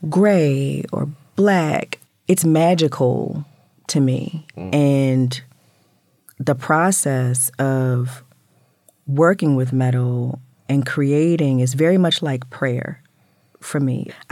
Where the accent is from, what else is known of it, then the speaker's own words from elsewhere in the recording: Baltimore, Maryland, United States; Here. Okay, Baltimore cool. And Northern Maryland.